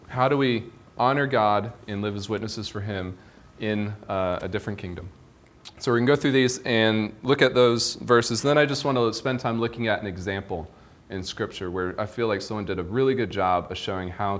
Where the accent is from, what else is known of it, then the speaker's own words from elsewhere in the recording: United States; And as an American, I don't like being told what to do.